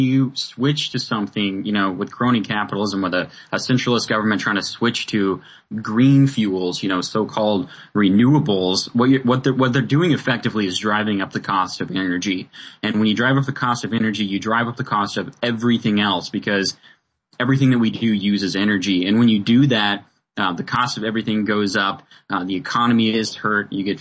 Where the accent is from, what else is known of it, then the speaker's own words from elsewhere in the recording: Montana, United States; especially in the Western United States, where I grew up out in Montana.